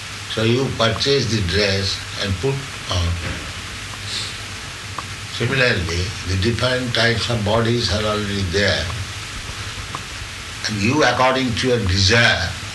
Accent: India; English is a second language; Just like you Australian, I am Indian.

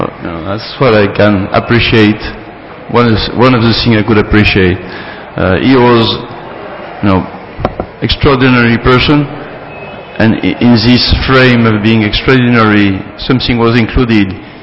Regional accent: France; English is a second language; Being a Westerner, what to speak of, French, I was from France, so a French boy, never heard about, Krishna or India or anything like that.

